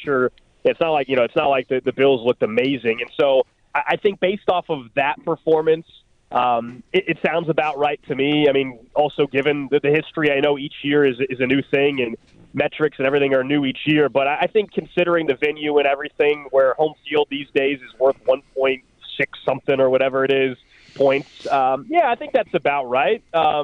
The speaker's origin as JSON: {"language": "English", "town": "Kansas City", "region": "Missouri", "country": "United States", "tie": "born or raised there", "said": "I grew up in Kansas City"}